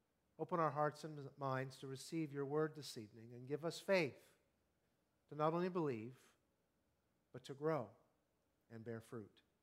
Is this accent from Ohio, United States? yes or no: yes; Ohio, United States; I grew up in Southeast Ohio, and over the past 25 years, I've grown accustomed to the flatlands of Central Ohio, but as a boy, I wandered the hills in my backyard in the woods.